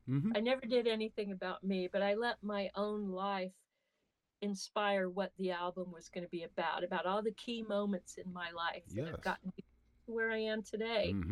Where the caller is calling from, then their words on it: Topeka, Kansas, United States; I am in Topeka, Kansas, just 30 miles away from Haskell University.